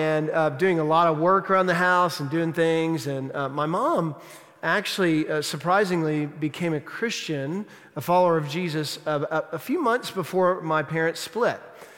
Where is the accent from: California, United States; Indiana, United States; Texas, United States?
Texas, United States; Dallas; I'm originally from Texas, and I grew up as an only child, and my parents in Dallas when I was younger got separated